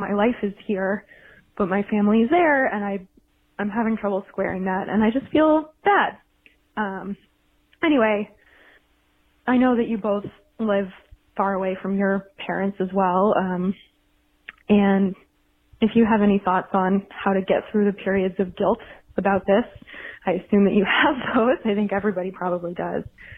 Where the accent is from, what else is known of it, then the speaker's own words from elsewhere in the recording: Massachusetts, United States; now in Washington, United States; I grew up in the Boston suburbs as well, represent 781, and now I live in the Washington, D.C. area